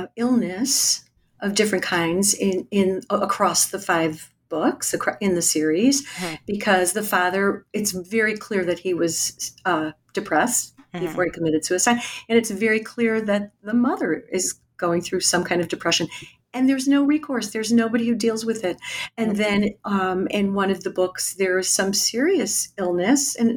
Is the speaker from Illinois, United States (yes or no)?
yes; Chicago, Illinois, United States; It was set in Chicago and I'm a Chicagoan.